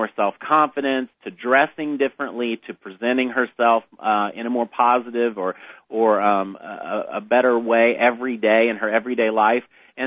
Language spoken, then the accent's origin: English; Texas, United States; But I grew up in Texas, and, of course, pageants reign supreme there.